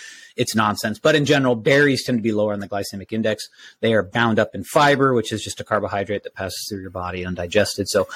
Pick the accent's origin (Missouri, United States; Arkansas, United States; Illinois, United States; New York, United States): Illinois, United States; He and I grew up in Illinois picking blueberries.